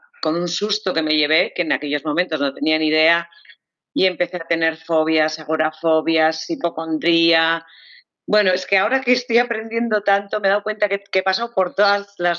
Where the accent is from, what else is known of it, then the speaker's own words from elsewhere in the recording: San Sebastián, Basque Country, Spain; De Donosti.